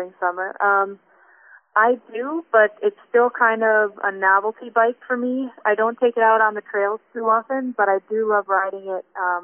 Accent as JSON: {"language": "English", "region": "Wisconsin", "country": "United States", "lives_now": "Connecticut, United States", "said": "I'm from Wisconsin, and I moved to Connecticut a little over 3 years ago."}